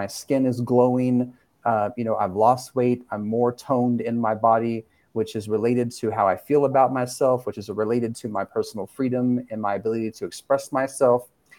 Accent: Texas, United States; as a Texan, you know, this I was born into this food culture where it was very normal to, you know, just eat all of this heavy foods

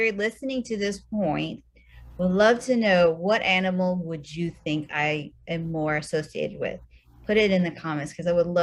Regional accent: India; because she's Indian and I'm Indian

